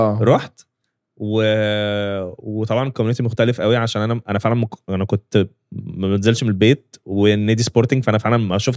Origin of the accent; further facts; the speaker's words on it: Alexandria, Alexandria Governorate, Egypt; نادي الاتحاد عندنا في اسكندريه